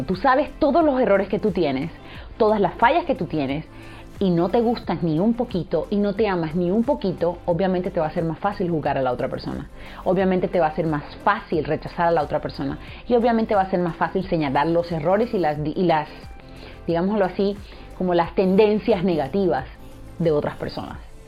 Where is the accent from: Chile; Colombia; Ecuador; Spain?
Colombia; ambas somos mamás, ambas somos colombianas